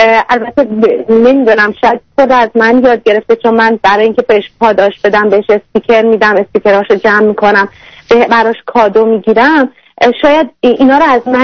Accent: Iran; moved away as an adult; now in Vancouver, Canada; 1 سال پیش من از ایران اومدم کانادا و ونکوور زندگی میکنم.

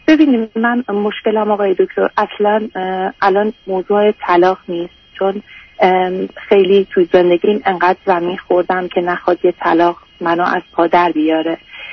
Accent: Tehran, Tehran Province, Iran; من تو جنوب شهر تهران دنیا اومدم و بزرگ شدم توی محله خیلی بدی که معتادا جلوی چشم ما مواد میفروختن

